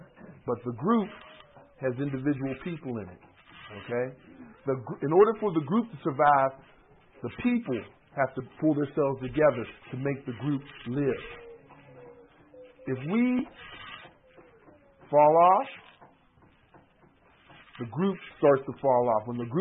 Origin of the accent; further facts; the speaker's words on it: Homewood, United States; because, like, we come from the same area. We come from Homewood.